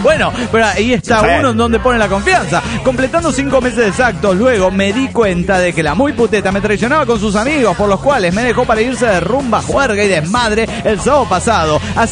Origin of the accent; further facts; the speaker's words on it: Tunja, Boyacá, Colombia; de Tunja, Colombia.